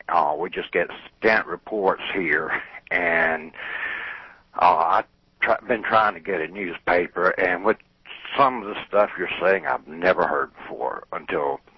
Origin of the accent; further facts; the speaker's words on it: New Orleans, Louisiana, United States; born there; I'm heartbroken. I was born in New Orleans.